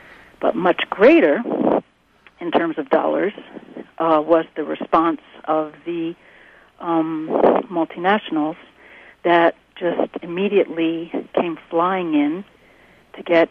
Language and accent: English; New Orleans, Louisiana, United States; also born or lived in Haiti; New Orleans, which is my hometown where I was born, raised, and live, and Haiti, which is a country that I've been living and working in and out of for 35 years now